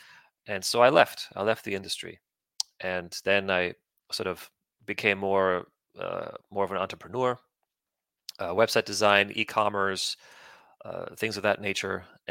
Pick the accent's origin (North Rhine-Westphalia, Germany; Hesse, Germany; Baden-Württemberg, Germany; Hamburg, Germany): Hesse, Germany; Rödermark; So I was born and raised in Germany in a small town called Reudermark Urberach.